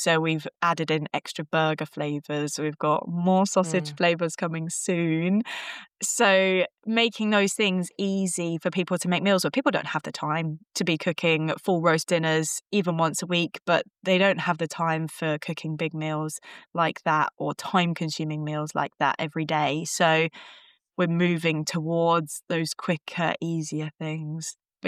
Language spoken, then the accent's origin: English; United Kingdom; So most of my videos, I will start with, I'm a British farmer, or I'm a farmer and I sell my meat